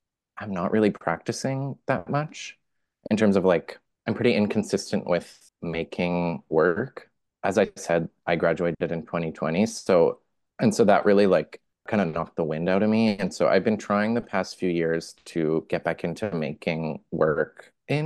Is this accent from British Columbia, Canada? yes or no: yes; Vancouver, British Columbia, Canada; I was born and live in Vancouver, BC, in Canada, which is on the unceded ancestral territories of the Musqueam, Squamish, and Tsleil-Waututh First Nations.